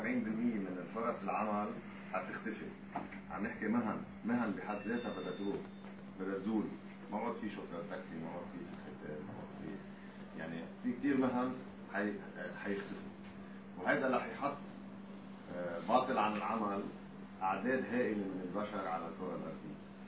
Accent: Lebanon; كلبناني أو كشاب لازم نكون نحن عد المستوى،

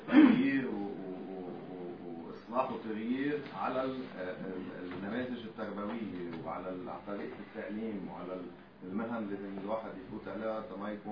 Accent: Lebanon; كلبناني أو كشاب لازم نكون نحن عد المستوى،

